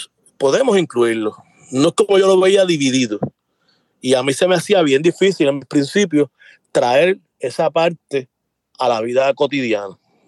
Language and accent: Spanish; Puerto Rico; nosotros somos parte de Estados Unidos, un territorio. Sí. Y estamos defendiendo Puerto Rico también